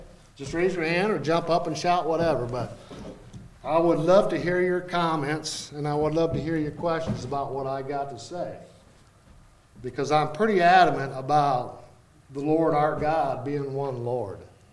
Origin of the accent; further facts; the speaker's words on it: Victor, Iowa, United States; I grew up around Victor, Iowa my whole life. I've lived in parts of the United States, several parts of the United States for small gents at a time, but for the most part, my roots are from Iowa.